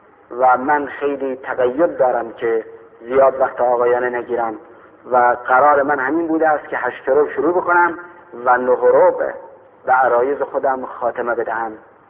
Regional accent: Khorasan, Iran; من خودم که اهل خراسان هستم و اهل اون منطقه هستن

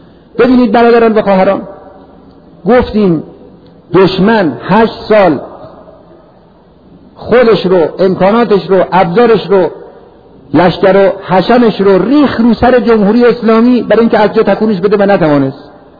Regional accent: Iran; بنده به عنوان یک ایرانی، یک مسلمان

